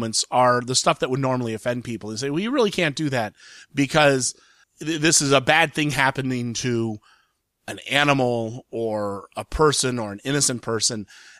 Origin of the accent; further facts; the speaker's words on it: Columbus, Ohio, United States; it actually came out in my hometown of Columbus, Ohio.